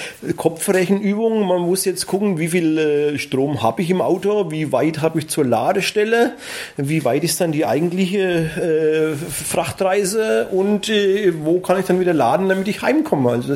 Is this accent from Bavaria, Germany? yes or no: yes; Bavaria, Germany; ich komme aus der Nähe von Bad Kissingen